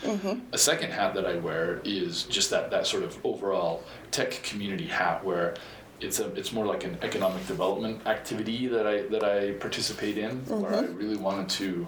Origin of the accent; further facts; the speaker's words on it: Ogden, Utah, United States; now in St. George, United States; I was born and raised in Ogden, Utah area, and married a girl from my high school, and we moved to St. George together in 97.